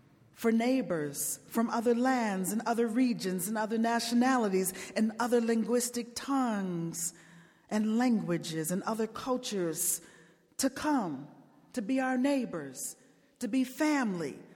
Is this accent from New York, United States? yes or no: no; Chicago, Illinois, United States; growing up in the 60s gave me an opportunity to witness the civil rights movement from Chicago. That growing up in Chicago gave me so many rich opportunities to be part of resistance only if from afar